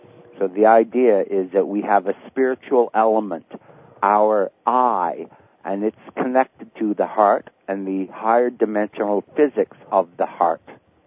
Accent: Ottawa, Ontario, Canada; I come from Ottawa, Canada area

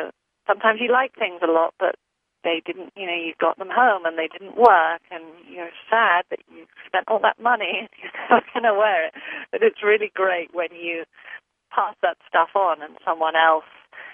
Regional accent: England, United Kingdom; now in United States; I grew up in England, where going to the doctor wasn't the same procedure as here, but I know from living in the States for 20 years

